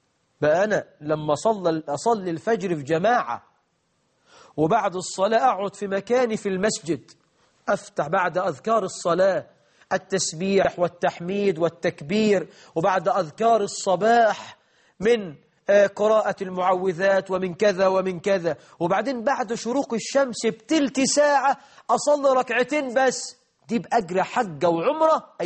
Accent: Egypt

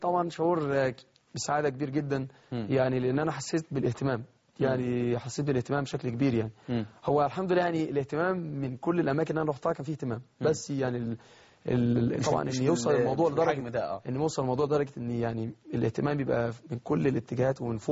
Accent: Egypt; واصلا محلات الالكترونيات عندنا في مصر قليله اصلا جدا.

